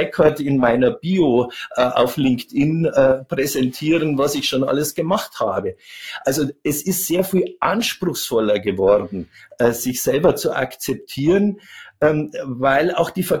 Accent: Bavaria, Germany; also ich bin im Chiemgau groß geworden, also in Oberbayern

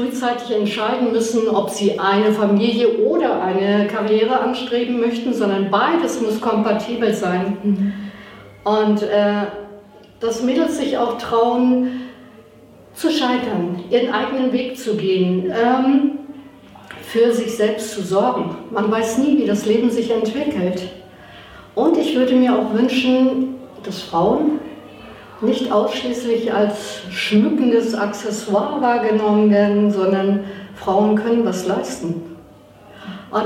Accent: Northern Germany, Germany; so als Norddeutscher, ne? Ganz geradeaus.

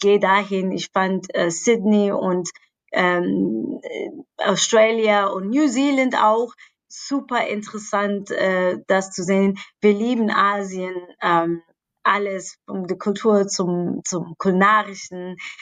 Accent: South Africa; German is a second language; Aber dann bin ich in meiner Heimat, Südafrika

